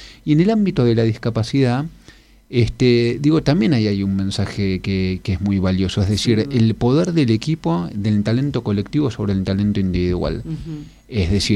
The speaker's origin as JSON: {"language": "Spanish", "country": "Argentina", "said": "lo digo como futbolero, como ciudadano argentino y como líder del ámbito social"}